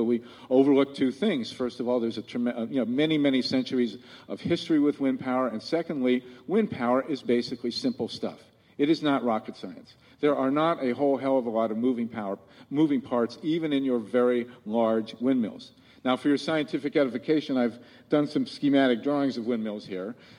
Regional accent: Ohio, United States; One of the most important pieces of progress they've made has been in my home state of Ohio. I live in Columbus.

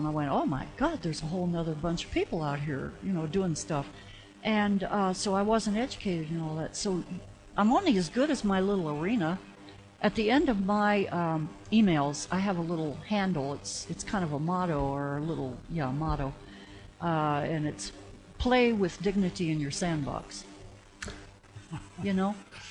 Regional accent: Green, Ohio, United States; The armpit of Ohio. I graduated from Green in high school at 16 years old.

